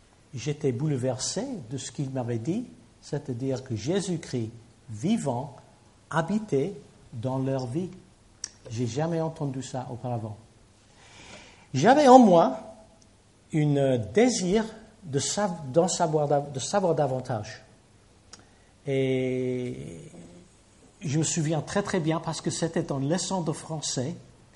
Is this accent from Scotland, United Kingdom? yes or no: no; Liverpool, North West England, United Kingdom; French is a second language; Je viens de Liverpool en Angleterre. Est-ce que vous avez entendu parler de Liverpool?